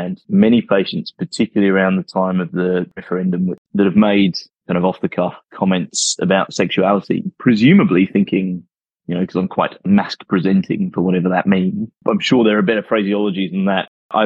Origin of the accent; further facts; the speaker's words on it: Sydney, New South Wales, Australia; also born or lived in United Kingdom; I grew up in the Bible Belt of Sydney and in the UK for some of my formative years, and where I lived was quite conservative.